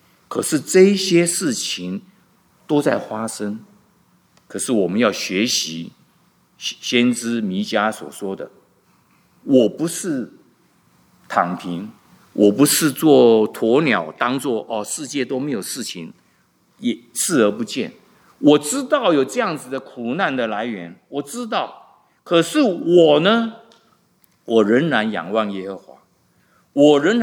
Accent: China; 我们中国人几千年的文化，我们中国人历经了多少

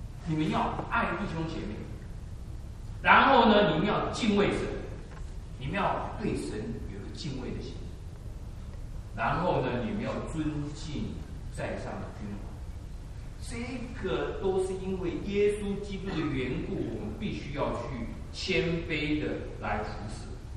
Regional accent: Taiwan; 我在台湾成长，我们台湾有一句话，可能不只是台湾，就是狗眼看人低

